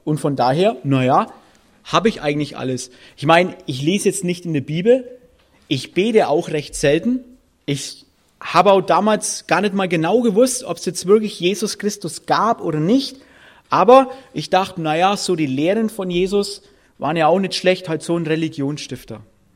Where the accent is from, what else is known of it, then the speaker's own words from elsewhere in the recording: Bavaria, Germany; now in Lake Constance, Germany; komme vom Bodensee, im Augenblick wenigstens, ursprünglich geboren, aufgewachsen in Oberfranken, direkt an der Grenze zur ehemaligen DDR. Dort kam ich zum Glauben an Jesus Christus, als ich 24 Jahre alt war.